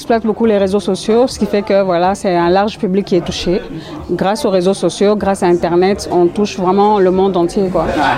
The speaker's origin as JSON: {"language": "French", "country": "Belgium", "tie": "born or raised there", "also_born_or_lived": "Congo", "said": "Je suis née au Congo, mais à 3 ans, mon père a eu une bourse d'études pour venir en Belgique faire sa thèse de doctorat en géographie."}